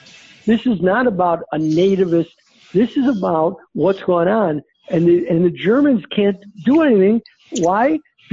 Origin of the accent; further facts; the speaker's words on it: Chicago, Illinois, United States; But, you know, what do I know? I'm from Chicago.